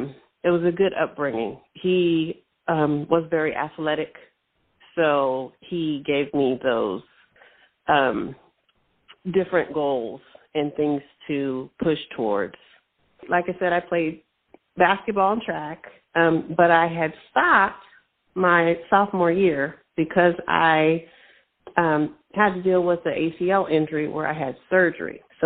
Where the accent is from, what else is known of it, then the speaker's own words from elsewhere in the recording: Fresno, California, United States; I grew up in Fresno. It was good.